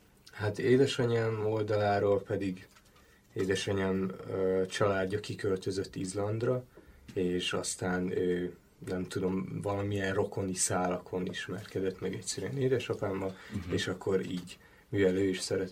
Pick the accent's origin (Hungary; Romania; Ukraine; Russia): Ukraine; és Ukrajnából jöttem.